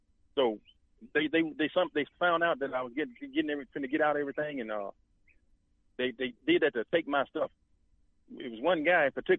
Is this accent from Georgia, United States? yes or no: no; Forest, Mississippi, United States; For I'm from Forest, Mississippi, is ranked number four in the whole United States in poultry, chickens.